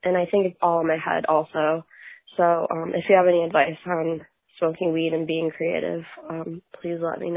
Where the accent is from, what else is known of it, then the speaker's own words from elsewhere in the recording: Chicago, Illinois, United States; I'm from Chicago.